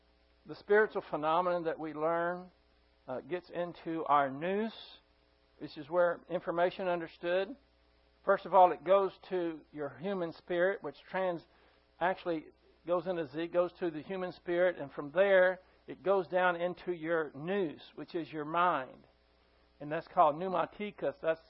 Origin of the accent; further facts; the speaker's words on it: Texas, United States; it's embarrassment to me as a Texan that this took place in Texas, especially right here in our own backyard.